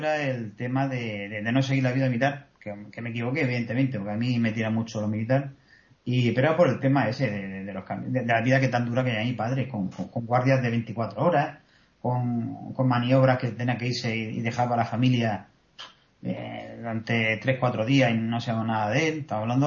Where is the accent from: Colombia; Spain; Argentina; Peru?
Spain; Ceuta; me crié con la Legión en Ceuta, siendo mi padre militar, pues en el barrio de Benzú en Ceuta me crié allí con ellos